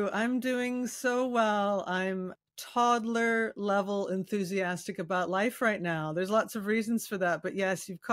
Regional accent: Victoria, British Columbia, Canada; born there; And this is where I was born. So I was born on Vancouver Island, which is a kind of banana shaped island off the mainland, Vancouver. And I am currently back here. So I'm an Australian and Canadian citizen.

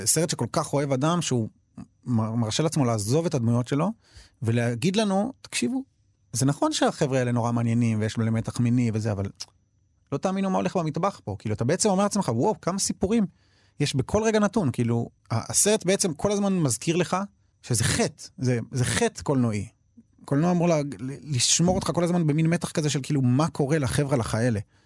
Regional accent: Jerusalem, Jerusalem District, Israel; אני גדלתי בגילו בירושלים, זו שכונה שבורה מאוד

